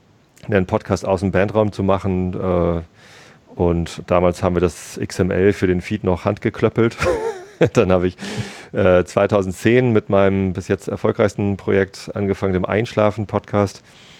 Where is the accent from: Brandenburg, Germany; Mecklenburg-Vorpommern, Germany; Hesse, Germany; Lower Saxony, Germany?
Lower Saxony, Germany; Ich bin hier auch aufgewachsen in der Ecke und bin dann zum Studieren nach Hamburg gezogen.